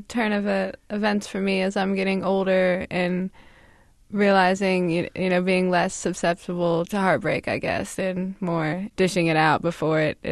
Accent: Kent, Ohio, United States; I bought a house in Kent, Ohio, mm-hmm. where I consider my hometown

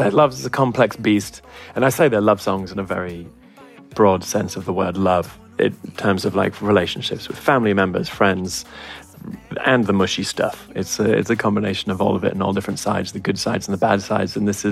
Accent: Texas, United States; And there's a song about growing up in Texas called … And it references a few places in Texas that I used to, my local haunts growing up.

